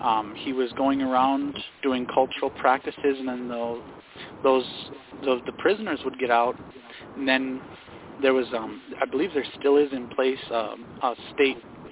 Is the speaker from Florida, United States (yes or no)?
no; Leech Lake Reservation, Minnesota, United States; I am from the Leech Lake Reservation in northern Minnesota.